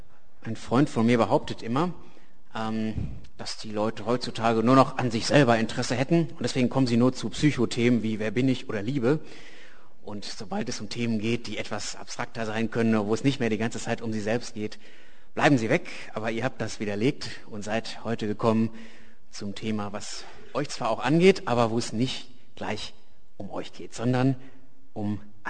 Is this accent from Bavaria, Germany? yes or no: no; North Rhine-Westphalia, Germany; Also ich bin in einem Dorf groß geworden im Sauerland. Das ist ein Mittelgebirge in Nordrhein-Westfalen, das selbst schon in Nordrhein-Westfalen als etwas abgelegene und unbedeutende Provinz gilt.